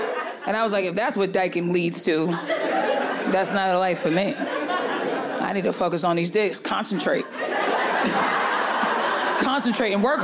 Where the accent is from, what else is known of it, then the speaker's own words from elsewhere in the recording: Boston, Massachusetts, United States; Like, I'm from Boston, bro.